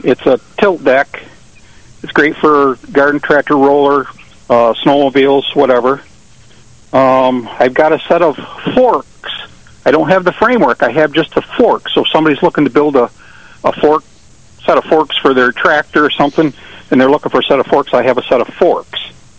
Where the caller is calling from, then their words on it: Perry, New York, United States; Perry, New York.